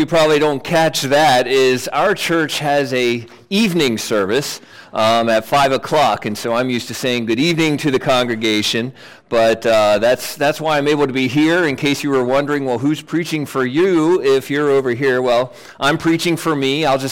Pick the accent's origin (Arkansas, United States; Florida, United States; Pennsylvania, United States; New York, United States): Pennsylvania, United States; Hanover; I am a York County native. I was born and raised in York County, actually in Hanover.